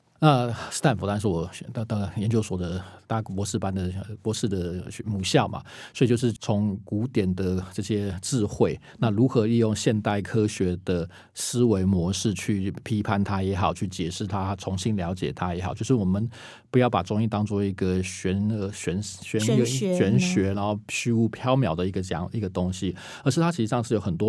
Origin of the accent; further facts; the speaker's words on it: United States; 那我来自美国，我现在住在美国。那美国在行医